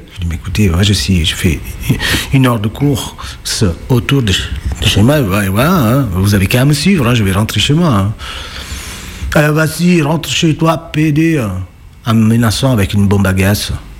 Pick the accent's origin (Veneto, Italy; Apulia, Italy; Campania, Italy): Campania, Italy; Naples; French is a second language; now in Lyon, France; je suis italien. Napolitain même, et je suis musicien intermittent en spectacle en France depuis 2016.